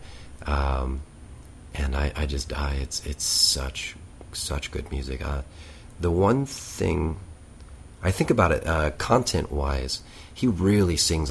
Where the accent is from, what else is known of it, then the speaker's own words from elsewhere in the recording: Missouri, United States; now in New York, United States; And my hometown and my home state of Missouri went towards, was red, and a lot of people on the East Coast in New York, where I live, do not think in the same manner.